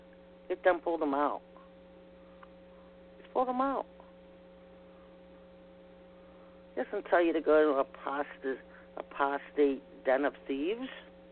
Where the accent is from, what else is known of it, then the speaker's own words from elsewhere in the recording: Ohio, United States; This is my backyard. I grew up outside of Cleveland